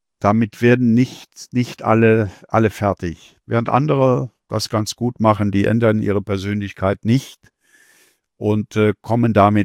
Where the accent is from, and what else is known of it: Germany